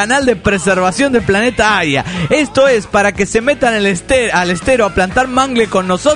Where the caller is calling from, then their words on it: La Plata, Buenos Aires Province, Argentina; Soy el mítico de La Plata, Argentina.